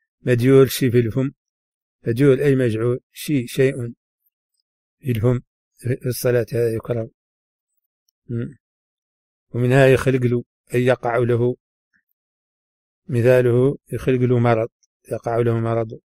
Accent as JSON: {"language": "Arabic", "country": "Mauritania", "accent": "Hassaniya", "said": "هذه ترجمة كلمات من لهجتنا الحسانية"}